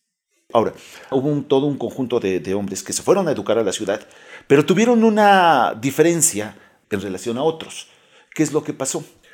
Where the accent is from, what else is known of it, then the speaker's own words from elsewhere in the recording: Santa Ana Tlacotenco, Mexico City, Mexico; born there; nací aquí en Santa Ana Tlacotenco y estoy muy contento de que ustedes estén aquí.